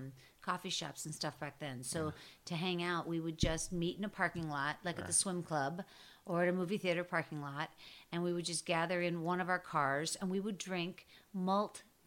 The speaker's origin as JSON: {"language": "English", "town": "Pittsburgh", "region": "Pennsylvania", "country": "United States", "said": "I am. I'm from Pittsburgh."}